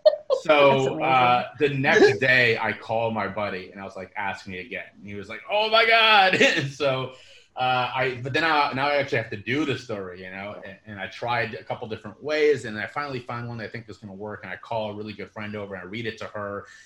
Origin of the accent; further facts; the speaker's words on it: Cincinnati, Ohio, United States; I'm from Cincinnati, Ohio